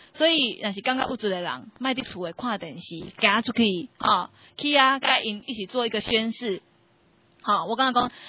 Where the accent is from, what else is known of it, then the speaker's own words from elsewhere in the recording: Taiwan; 我们台湾人